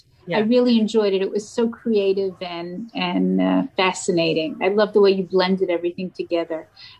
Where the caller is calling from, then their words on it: Teaneck, New Jersey, United States